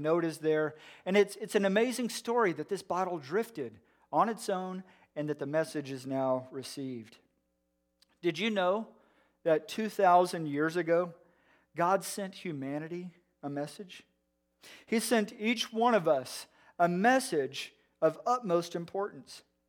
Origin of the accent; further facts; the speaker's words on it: Houston, Texas, United States; I grew up on the Gulf Coast of Texas. I grew up in Houston, which is about an hour from Galveston.